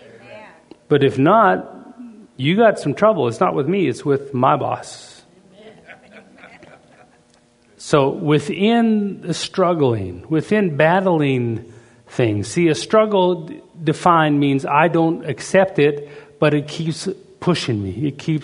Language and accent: English; Canada; But I'm a Canadian guy, so when I come into America in the old days, they would find out you're a foreigner and they'd double check everything.